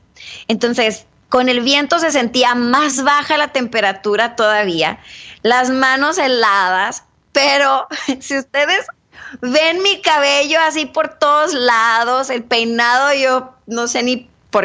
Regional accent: Ciudad Juárez, Chihuahua, Mexico; Mira, yo soy originaria de Ciudad Juárez, en México.

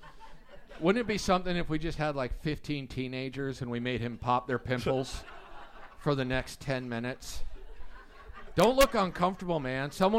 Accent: Kansas, United States; I rolled my R's because I'm from Kansas, and I get it.

